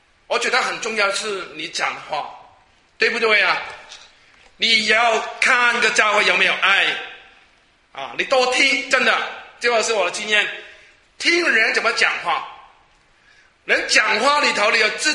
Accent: Hong Kong; Chinese is a second language; 我们广东人香港的，我的普通话是怎么样学来的？这是我们做青年人的时候呢听个普通话的歌学来的

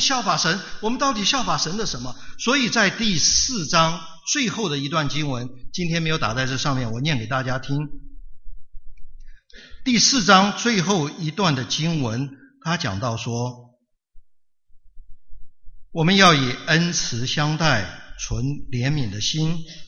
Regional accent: Taiwan; 我这个从台湾来的大概不大懂这一些，我就一屁股坐下去了。

